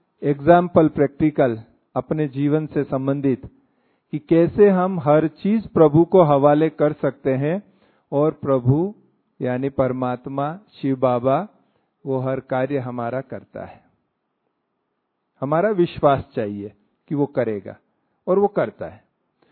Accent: Rajasthan, India; हम यहां उदयपुर है राजस्थान में, उसके पास में छोटा सा गांव है 30 किलोमीटर, वहां हम रहे थे, वो हमारा गांव है नेटिव। तो पूरा जैसे गांव में ही बड़े पले, पढ़ाई भी वहीं से की

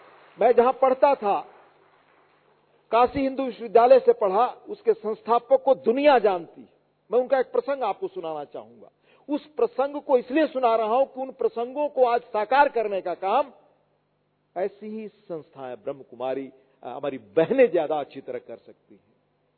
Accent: India; मैं एक ऐसे गांव से आता हूं, आप में से जिन लोगों ने जयप्रकाश नारायण का नाम सुना होगा मैं उनके गांव से हूं।

